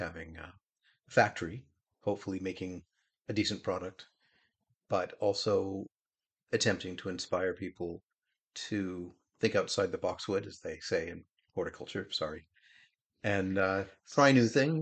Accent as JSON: {"language": "English", "town": "Portland", "region": "Oregon", "country": "United States", "tie": "born or raised there", "said": "I was born and raised here in Portland"}